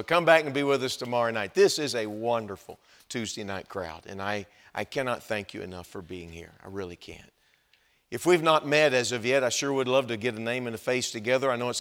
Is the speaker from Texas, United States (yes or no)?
yes; Texas, United States; I think you can tell that I'm not from Wisconsin. And I've got, this is the way it comes out when you grow up in Texas.